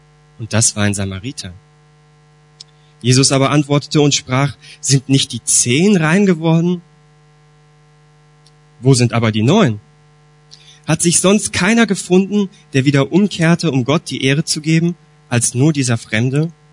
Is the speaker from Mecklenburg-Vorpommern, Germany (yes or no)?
no; Swisttal, North Rhine-Westphalia, Germany; ich bin in Swisttal-Heimatsheim aufgewachsen, also hier in der Gegend, bin in Euskirchen zur Schule gegangen